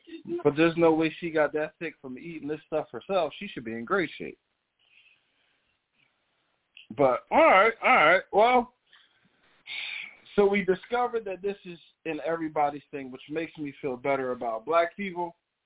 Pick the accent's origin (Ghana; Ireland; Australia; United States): United States; New Jersey; Because, I grew up in Jersey. There's a bunch of white people up there that can cook.